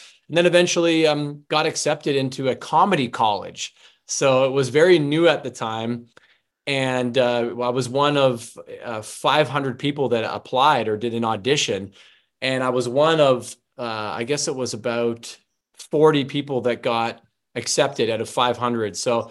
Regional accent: Toronto, Ontario, Canada; So it was really cool growing up in Toronto and being able to go downtown to the theater

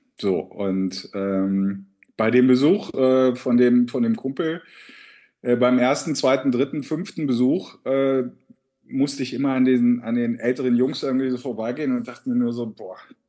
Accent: Helmstedt, Lower Saxony, Germany; ich komme aus Helmstedt, eine kleine schöne Stadt in Niedersachsen.

